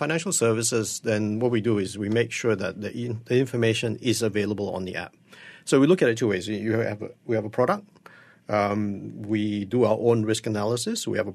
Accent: Malaysia; Yes, I am Malaysian. But it so happens I was living in Singapore at that time

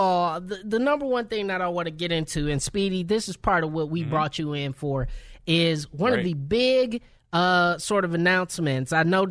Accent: United States; Yeah, what does that mean? I'm American. American.

